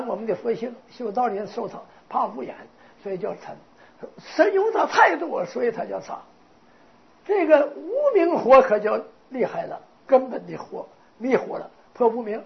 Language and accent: Chinese; China; 所以我们中国人呢有时候管它叫智慧海